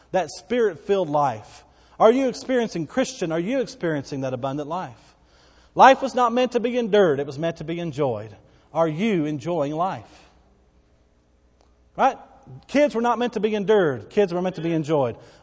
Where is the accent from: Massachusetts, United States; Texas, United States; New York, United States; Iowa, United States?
Texas, United States; Bowie; born there; I came into this life in the big city of Bowie, Texas, and 60 miles north of here. I was given life.